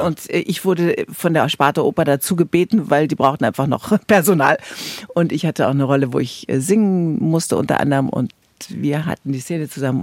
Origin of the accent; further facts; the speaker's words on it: Hanover, Lower Saxony, Germany; now in Munich, Germany; Ich bin eine Zugereiste, also ich komme aus Hannover und das hört man auch unschwer, weil ich gar keinen Dialekt habe.